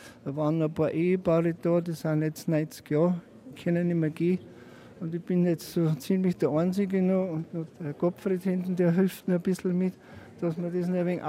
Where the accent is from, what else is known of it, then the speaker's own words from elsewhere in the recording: Untergrafenried, Bavaria, Germany; Ich bin in Untergrafenried geboren, 1946, und habe die Nachkriegszeit da an der Grenze alles als Kind und Jugendlicher miterlebt.